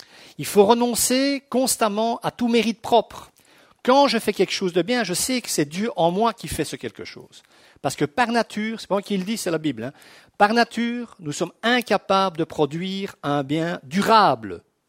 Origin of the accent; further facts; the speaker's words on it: Brussels, Brussels-Capital Region, Belgium; moi, je suis un homme de la ville, hein, je suis bruxellois à la base. Moi, je suis en Brendaleuse, à 40 km de Bruxelles.